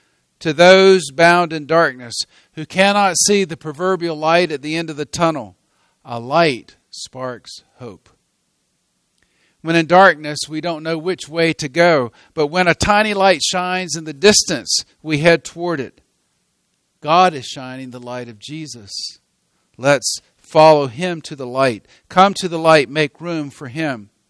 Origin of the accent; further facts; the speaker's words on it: North Carolina, United States; I went to college in Nyack, New York. I grew up in North Carolina. It was a 10-hour trip